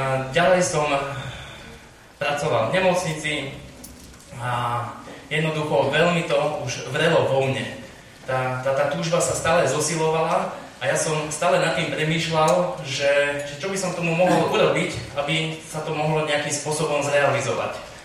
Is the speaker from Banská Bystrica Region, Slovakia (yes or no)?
no; Dunajská Streda, Trnava Region, Slovakia; tam u nás v Dunajskej strede, tam máme také dvojjazyčné obecenstvo, alebo ľudskú populáciu, sú tam aj Slováci, aj Maďari.